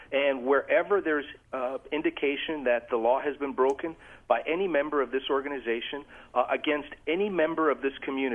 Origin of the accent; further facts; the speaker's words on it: West Coast, United States; I, unfortunately, am not from Baltimore. I come from the West Coast, but I am a Hispanic male raised in a very diverse community.